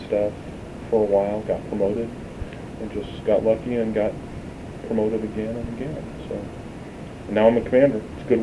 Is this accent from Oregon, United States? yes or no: yes; Beaverton, Oregon, United States; I was raised in the Beaverton School District